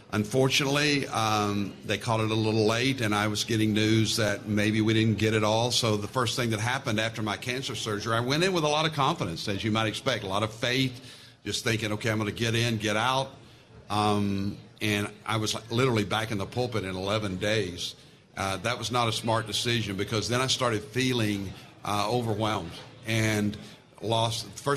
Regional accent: Fort Worth, Texas, United States; Because Fort Worth, I was raised in Fort Worth, Texas. And we were raised to love God and hate Dallas.

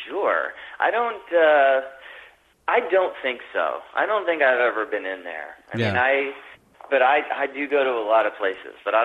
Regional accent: Lincoln, Nebraska, United States; And then I was born in Nebraska because they went to a religious college there. They were in a religious college, and then they went to the University of Nebraska. And then I grew up in the basement of a house in Lincoln, Nebraska.

